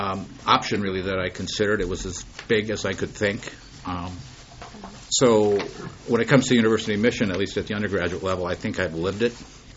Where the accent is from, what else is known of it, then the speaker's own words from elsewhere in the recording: Hutchinson, Minnesota, United States; I grew up in Hutchinson, Minnesota, on a family farm. My dad is a farmer.